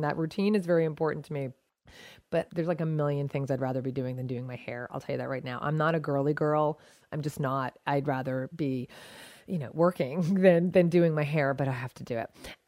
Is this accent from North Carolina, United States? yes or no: no; New Jersey, United States; So, and I grew up in New Jersey where people used to use...